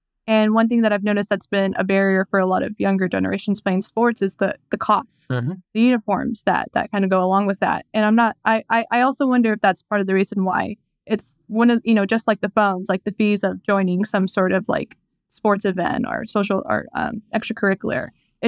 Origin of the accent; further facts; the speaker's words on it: Dallas, Texas, United States; now in Washington, United States; because there were a couple in my hometown of Dallas, and I think here in DC that were shut down